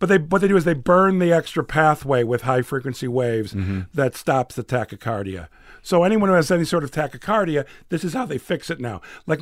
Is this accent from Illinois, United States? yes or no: yes; Chicago, Illinois, United States; also born or lived in South Florida; I grew up in Chicago and South Florida.